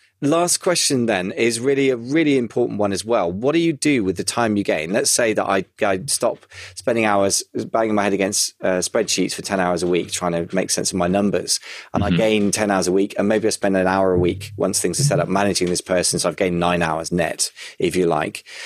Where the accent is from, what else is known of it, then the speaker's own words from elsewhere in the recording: United Kingdom; he's American internet marketer and I'm British internet marketer.